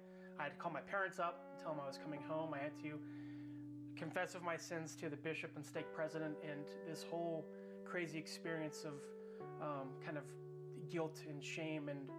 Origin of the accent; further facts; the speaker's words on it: Utah, United States; I was born and raised in Utah, raised in a Mormon home with two awesome parents and three beautiful sisters. I lived a pretty typical Mormon childhood